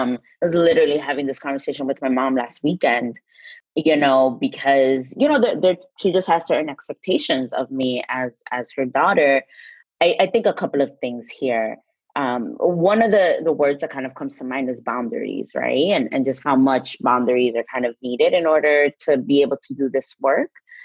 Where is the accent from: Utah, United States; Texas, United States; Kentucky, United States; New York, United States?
New York, United States; also born or lived in Dominican Republic; I was born in the States, but grew up between New York and Dominican Republic.